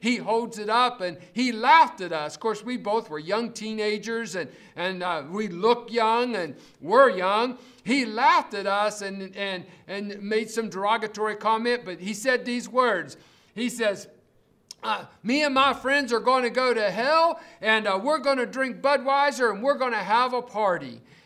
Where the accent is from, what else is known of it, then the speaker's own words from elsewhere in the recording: Fairmont, West Virginia, United States; now in Tucson, United States; Now, when I was growing up in West Virginia, Fellowship Baptist Church in Fairmont, West Virginia, they had what they called soul winning visitation.